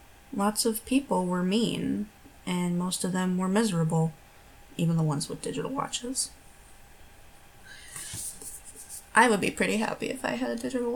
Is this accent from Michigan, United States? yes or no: yes; Michigan, United States; I am from the Midwest in the U.S. I was not raised here, so I did not get any sort of accent. I'm actually from Michigan, so it just sounds boring.